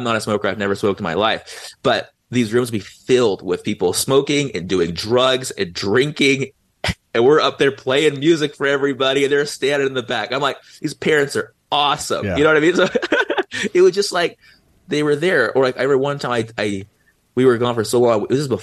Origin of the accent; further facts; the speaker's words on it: San Diego, California, United States; I was 16 and I'm from San Diego.